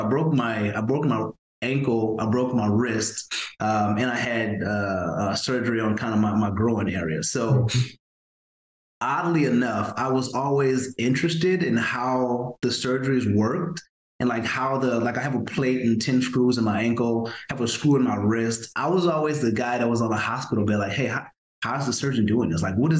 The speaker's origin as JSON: {"language": "English", "region": "Louisiana", "country": "United States", "also_born_or_lived": "Arkansas / Florida", "said": "So I'm from South Louisiana, right outside New Orleans."}